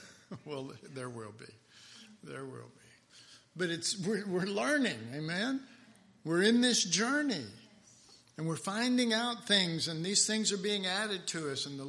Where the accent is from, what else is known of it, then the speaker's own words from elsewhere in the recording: Texas, United States; I'm from Texas. Sad, isn't it?